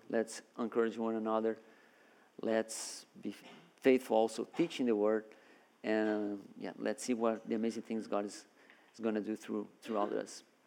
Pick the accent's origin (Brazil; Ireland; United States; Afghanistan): Brazil; now in Canada; I came from Brazil. I'm not from Canada. I came from Brazil. We went to Canada as missionaries.